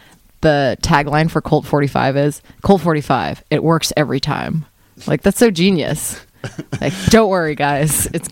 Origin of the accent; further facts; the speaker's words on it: Washington, District of Columbia, United States; I'm from Washington, D.C.